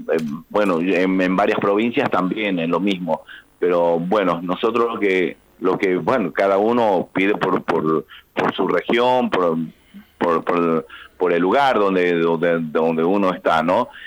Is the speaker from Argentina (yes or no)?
yes; Orán, Salta, Argentina; nosotros somos departamento de Orán, sí, estamos justo acá en la frontera con Bermejo, Bolivia